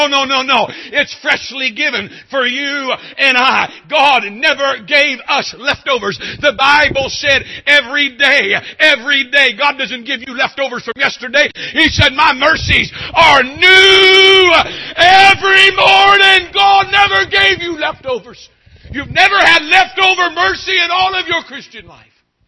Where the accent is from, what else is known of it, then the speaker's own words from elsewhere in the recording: California, United States; I'm from California. I'm from that tree-hugging wasteland of pagan idolatry.